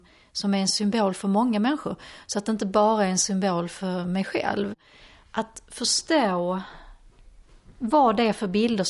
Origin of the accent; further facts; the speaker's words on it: Skåne, Sweden; vi hade tagit några bilder vid havet nere i Skåne där jag kommer ifrån.